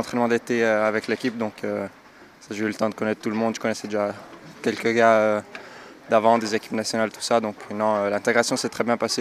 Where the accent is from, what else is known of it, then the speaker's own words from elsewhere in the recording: La Chaux-de-Fonds, Neuchâtel, Switzerland; j'ai 21 ans, je viens de Chaudfont